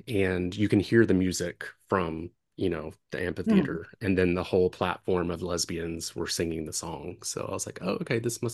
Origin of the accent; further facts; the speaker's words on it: Virginia, United States; I don't know the … that well because, like, I grew up in Virginia and they weren't on the radio.